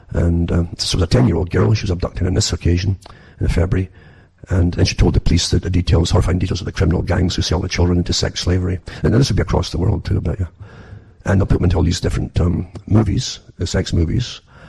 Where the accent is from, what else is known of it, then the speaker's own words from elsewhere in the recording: Ontario, Canada; from Ontario, Canada